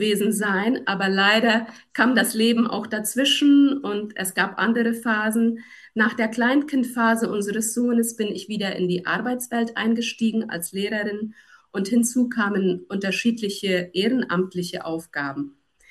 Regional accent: Paraguay; German is a second language; ich bin in Paraguay geboren und auch aufgewachsen, aber unsere Vorfahren kommen ursprünglich aus Europa. Deshalb sprechen wir hier auch Deutsch und Deutsch ist die Zweitsprache hier bei uns.

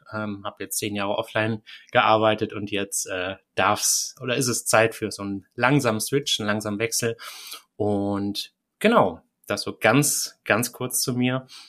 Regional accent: Hilden, North Rhine-Westphalia, Germany; Ich komme aus Hilden, aus dem kleinen Dörfchen Hilden neben Düsseldorf.

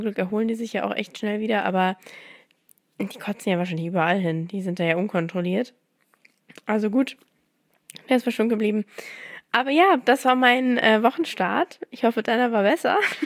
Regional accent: Mannheim, Baden-Württemberg, Germany; In Mannheim, wo ich herkomme, in die Toskana Deutschlands, da ist einfach so gefühlt schon 20 Grad.

